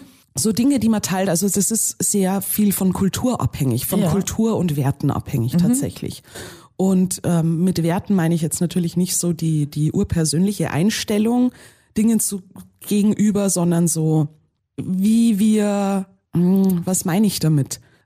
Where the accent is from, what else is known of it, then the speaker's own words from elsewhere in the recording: Bavaria, Germany; es ist schon dieser kulturell sozialisierte bayerische Raum, wo ich sage, das ist, da habe ich eine Heimatverbundenheit hin.